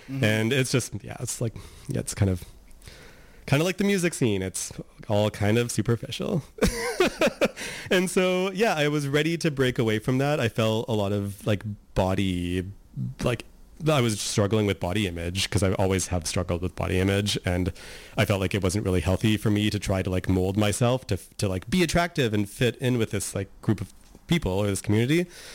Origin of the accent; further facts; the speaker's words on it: Nanaimo, British Columbia, Canada; Like, I didn't really have any, like, gay role models growing up in Nanaimo at that time.